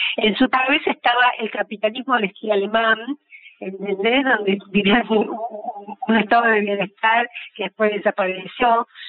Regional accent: Argentina; transmitirlo a la otra punta del mundo, como es Argentina, en la América del Sur, que somos tan distintos

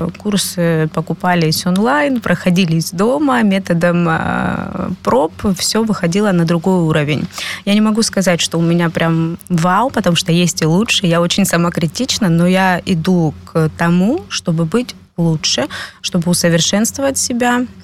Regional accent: Russia; moved away; И как бы я приехала из России, естественно, я боялась очень многого.

